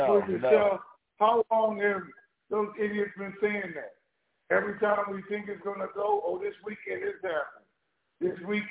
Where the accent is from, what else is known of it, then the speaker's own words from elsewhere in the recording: North Carolina, United States; I do. I'm from North Carolina.